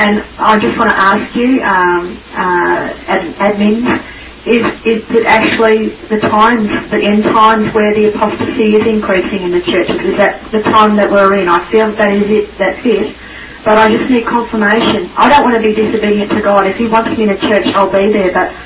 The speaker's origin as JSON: {"language": "English", "country": "Australia", "said": "I sort of said it in the room, but I just wanted to get up and talk on the mic because I'm an Aussie"}